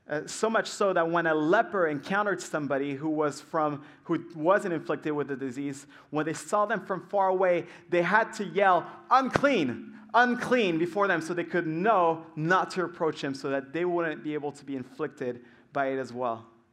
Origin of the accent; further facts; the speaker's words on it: France; because I grew up in France and it was in a different language